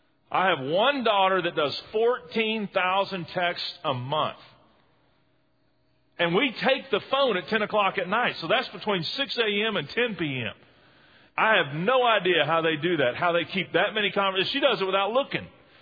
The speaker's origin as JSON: {"language": "English", "region": "Texas", "country": "United States", "lives_now": "Mississippi, United States", "said": "We're from Texas, and boy, you turn 18 and you're gone. You go to the furthest parts of the world. I went to Mississippi"}